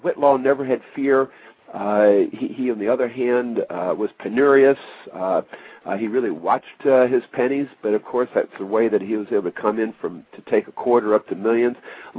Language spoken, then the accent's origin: English; East Coast, United States; I grew up on the East Coast. I went to school in the Midwest, if you will, and then also on the West Coast.